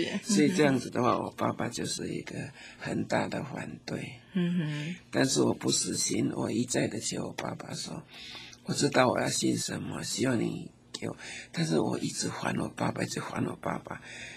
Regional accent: Dongshi, Chiayi County, Taiwan; 正好在我的家乡东石乡，嘉义东石乡。

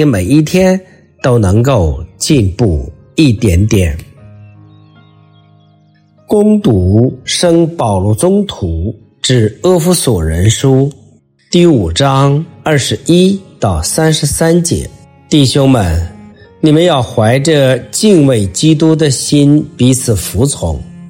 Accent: China; 尤其在我们中国人的心目当中，男人对女人好像没有这份爱

